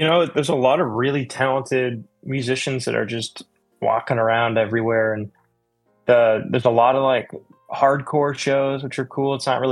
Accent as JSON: {"language": "English", "region": "Maine", "country": "United States", "said": "oh, I'm from Maine. Like, I feel like there's like no one kind of in the scene up there."}